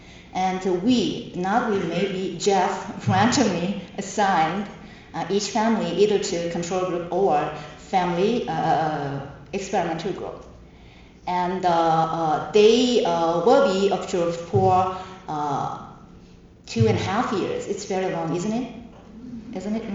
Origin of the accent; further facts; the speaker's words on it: South Korea; English is a second language; from South Korea, and I'm very happy